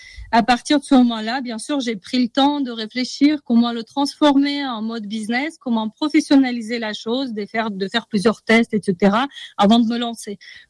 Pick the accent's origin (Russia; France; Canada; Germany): Russia; Il faut savoir que moi, je viens de Russie.